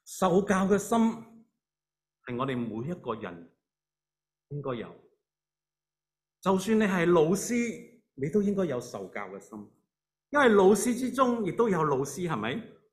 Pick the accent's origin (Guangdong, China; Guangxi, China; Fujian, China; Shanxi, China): Guangdong, China; 所以我们广东人说